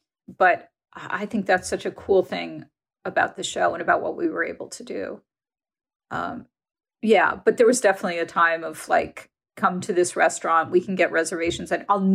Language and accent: English; New York, United States; I grew up, I'm a New Yorker.